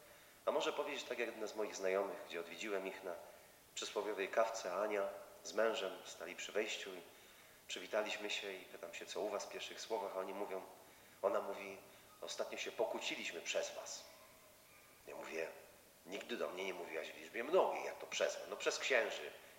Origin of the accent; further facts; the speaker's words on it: Krynica-Zdrój, Lesser Poland, Poland; jestem osobą wierzącą, nie życzę sobie na taki temat. Jak wiecie, pochodzę z Krynicy, Zdroju, Krynicy Górskiej.